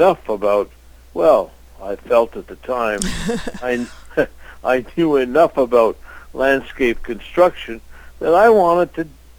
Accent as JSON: {"language": "English", "town": "Montreal", "region": "Quebec", "country": "Canada", "tie": "born or raised there", "said": "Well, I grew up in Montreal, and of course my father was a landscape contractor, a very well-known contractor, landscape contractor"}